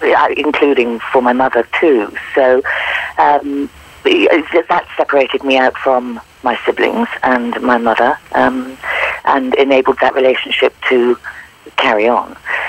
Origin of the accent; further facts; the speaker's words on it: England, United Kingdom; born there; Well, I was born in England, as you can hear from my accent, I'm sure, and we're a very large family, six children